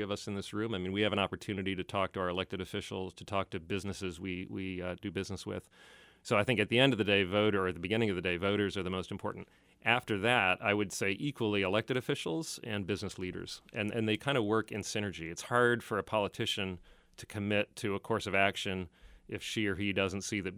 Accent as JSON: {"language": "English", "town": "St. Louis", "region": "Missouri", "country": "United States", "tie": "born or raised there", "said": "So I grew up in love with nature. I grew up in Missouri, in St. Louis, on the other side of the state."}